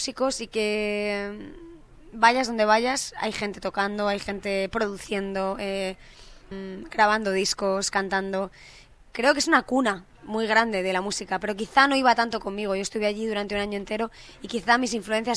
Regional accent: Madrid, Community of Madrid, Spain; yo que soy madrileña

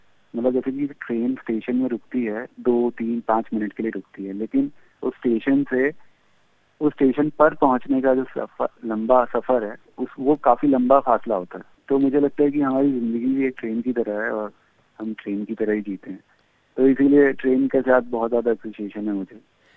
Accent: Kolkata, West Bengal, India; also born or lived in Durgapur; मैं कलकत्ता में था, मेरा होम टाउन कलकत्ता है, दुर्गापुर है, उस तरफ ही ट्रैवल किया था।

